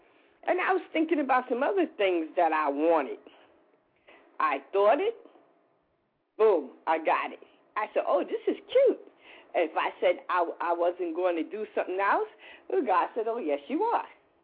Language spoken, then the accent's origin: English; New York, United States; I'm a New Yorker, third mm-hmm. generation.